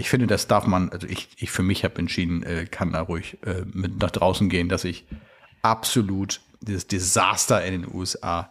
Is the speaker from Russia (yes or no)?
no; Italy; ich bin ja Italiener